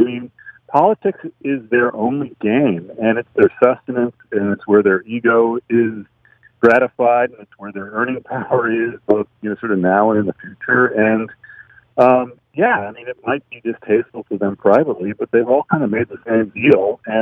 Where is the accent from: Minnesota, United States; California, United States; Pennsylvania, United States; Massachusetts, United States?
Massachusetts, United States; the Boston Globe, where I grew up in Massachusetts, and been reading Tom Boswell when I got down to D.C.